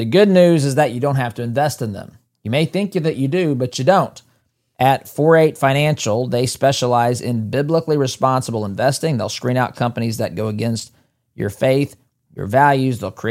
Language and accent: English; Indiana, United States; I know, look, we talked a lot about Indiana today. That is my home state, but this is happening all across the country.